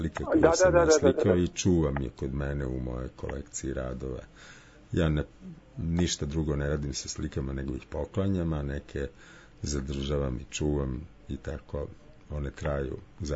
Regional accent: Belgrade, Serbia; born there; rođena u Velikom Selu, koje neki zovu grad Beograd.

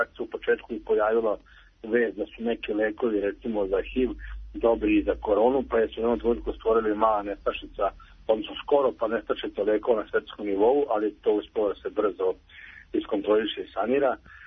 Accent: Novi Sad, Vojvodina, Serbia; Ja sam inače iz Novog Sada, ne iz Beograda

